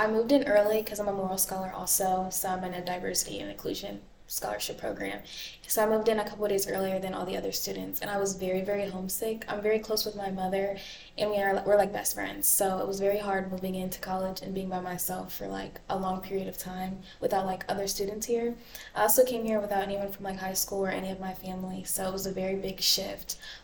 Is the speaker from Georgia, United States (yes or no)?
yes; Decatur, Georgia, United States; So, I am an out-of-state student. I'm from Decatur, Georgia